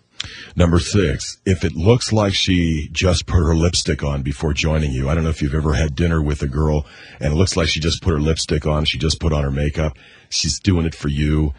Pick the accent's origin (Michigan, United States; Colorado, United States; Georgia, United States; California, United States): California, United States; Hermosa Beach; I'm 28. I'm a telemarketer from Hermosa Beach, California.